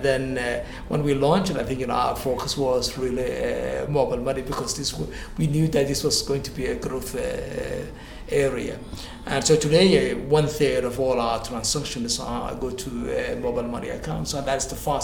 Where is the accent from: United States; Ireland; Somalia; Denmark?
Somalia; Hargeisa, Maroodi Jeex; English is a second language; moved away as an adult; also born or lived in United Kingdom; I mean, I come from Hargeisa, Somaliland, where I grew up.